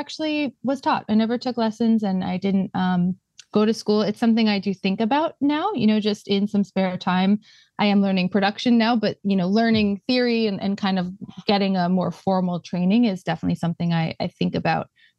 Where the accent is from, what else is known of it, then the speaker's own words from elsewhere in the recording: Connecticut, United States; also born or lived in New York / Boston; now in Los Angeles, United States; Yeah, I was born in Connecticut, near Danbury, Connecticut. So relatively close to New York. I lived in New York for a while and Boston before moving out to Los Angeles.